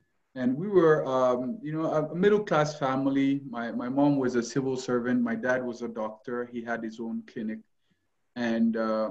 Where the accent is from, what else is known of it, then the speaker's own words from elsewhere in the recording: Guinea; now in Kenya; I am from Guinea. I live in Kenya. I've been here for the past 6 years, in and out between Guinea, Kenya, Ghana, Nigeria.